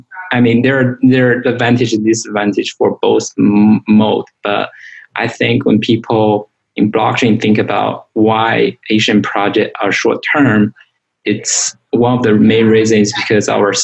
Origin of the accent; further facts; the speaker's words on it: China; now in San Francisco, United States; I was growing up in China, and I went to a British high school, and then I came to U.S. for college. So I went to a Reed College.